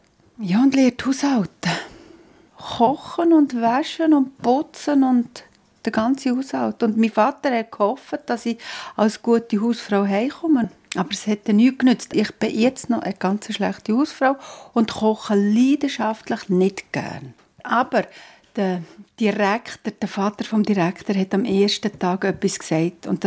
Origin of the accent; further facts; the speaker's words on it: Rothrist, Aargau, Switzerland; Ich bin in Aargau, in Rotrist aufgewachsen. Ich bin aus einer Familie mit 4 Kindern und bin dort in die Schule.